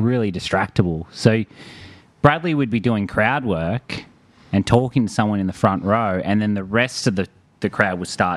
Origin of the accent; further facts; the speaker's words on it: Tanilba Bay, New South Wales, Australia; I told him I was from Tanilba Bay and I've got this set about my hometown at the moment.